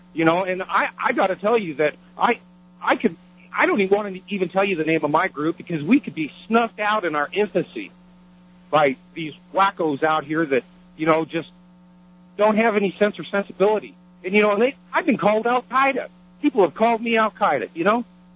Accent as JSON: {"language": "English", "town": "Denver", "region": "Colorado", "country": "United States", "tie": "born or raised there", "said": "I was born and raised here in Denver, and I actually went to Random High School where they had that protest yesterday"}